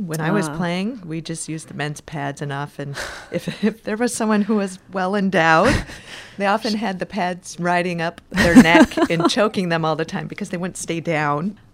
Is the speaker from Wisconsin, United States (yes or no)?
yes; Green Bay, Wisconsin, United States; born there; also born or lived in Houston, United States; I lived in Houston before I moved here for about 8 years, but I was born in Green Bay, Wisconsin, home of the Green Bay Packers